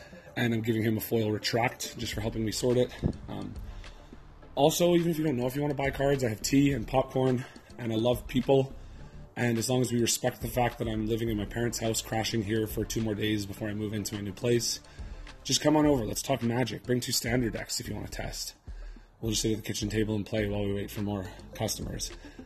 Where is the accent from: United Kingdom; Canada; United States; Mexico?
Canada; As a Canadian independent person, I think that's fair.